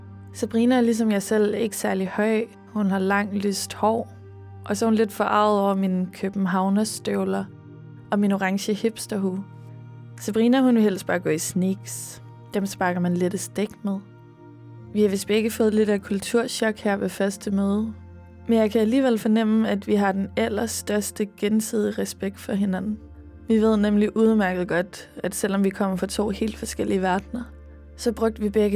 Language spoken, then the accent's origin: Danish; Roskilde, Zealand, Denmark; ligesom der lidt gør i Roskilde, hvor jeg kommer fra